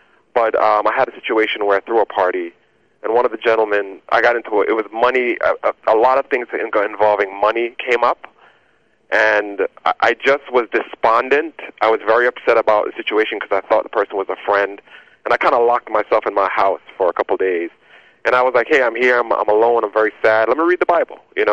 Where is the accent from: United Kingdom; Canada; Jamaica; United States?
Jamaica; I was born in Jamaica, which is, it's a very religious country, although I wouldn't say necessarily they're truly believers, but we were raised on the Old Testament.